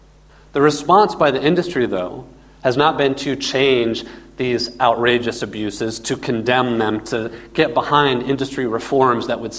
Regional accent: Fort Worth, Texas, United States; I grew up in Texas, in Fort Worth, no less, which is cattle country.

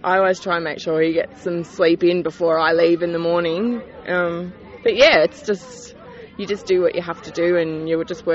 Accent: Mildura, Victoria, Australia; I'm from Mildura.

